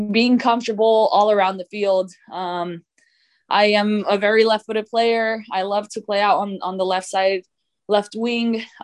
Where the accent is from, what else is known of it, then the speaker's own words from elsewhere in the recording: Idaho, United States; I think it all goes back to growing up in Idaho. I know you think of Idaho and you don't imagine a very big soccer state.